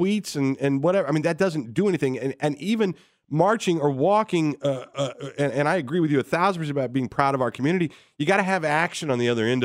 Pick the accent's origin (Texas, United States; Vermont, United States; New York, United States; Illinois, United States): Illinois, United States; Decatur; Growing up in Decatur, Illinois, we both grew up in this same community.